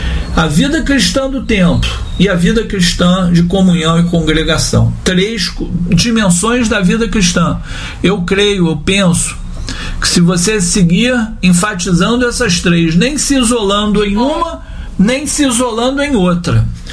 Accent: Rio de Janeiro, Brazil; Eu que sou de Copacabana, quando eu morava no Rio

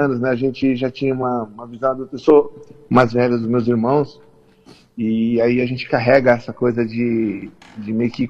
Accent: Pernambuco, Brazil; Tenho muito orgulho de falar que eu sou pernambucano também.

